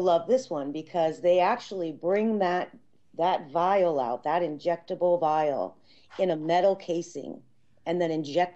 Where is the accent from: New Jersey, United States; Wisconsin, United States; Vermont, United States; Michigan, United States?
Vermont, United States; Woodstock; now in California, United States; I'm from Woodstock, Vermont. We met here in California 19 years ago.